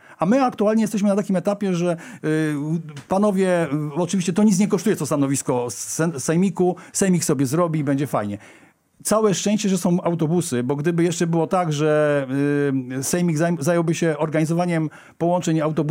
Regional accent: Rzeszów, Subcarpathian Voivodeship, Poland; My jesteśmy z Rzeszowa, więc mamy szybko, możemy jechać

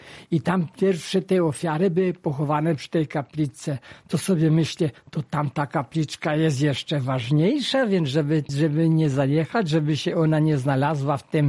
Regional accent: Kozłówek, Subcarpathian Voivodeship, Poland; now in Rzeszów, Poland; w mojej rodzinnej miejscowości tam są kapliczki i jest taka kapliczka o wiele chyba ważniejsza, ponieważ przy tej kapliczce w Kozłówku

